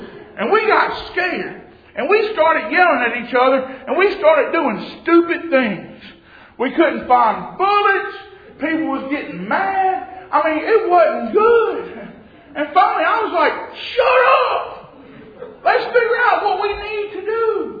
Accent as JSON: {"language": "English", "region": "Louisiana", "country": "United States", "said": "And I'm from Louisiana, and the only time I've ever been alligator hunting, we tie a rope out of a tree with a piece of chicken on it."}